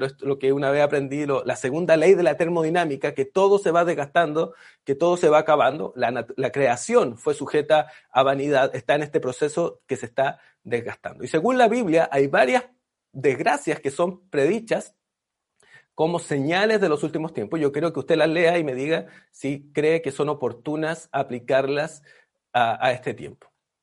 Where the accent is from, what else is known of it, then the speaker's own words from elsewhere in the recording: Chile; como los chilenos tenemos como un trauma con eso